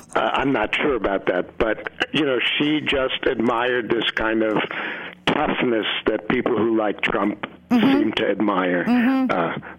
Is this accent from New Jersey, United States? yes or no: no; New York City, New York, United States; I grew up in New York City.